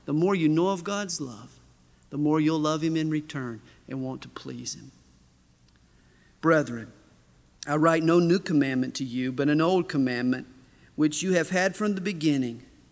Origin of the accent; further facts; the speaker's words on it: the South, United States; I was born and bred in Dixie, in the South, amidst the racism and prejudice and bigotry that you usually associate with the South.